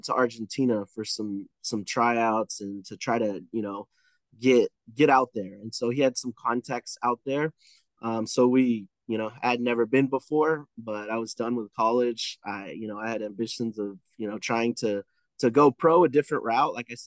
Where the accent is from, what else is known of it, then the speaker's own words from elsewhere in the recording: California, United States; now in Mesquite, United States; So obviously, I grew up playing in California. We moved to Texas, Mesquite, Texas, specifically. In 2002.